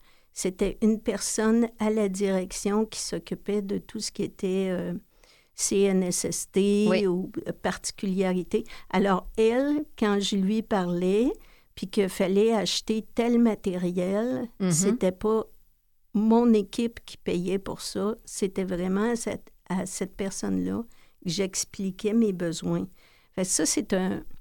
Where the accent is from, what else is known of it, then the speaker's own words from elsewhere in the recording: Trois-Rivières, Quebec, Canada; Là, on retournait chez nous. Je viens de Trois-Rivières. On retournait à Trois-Rivières.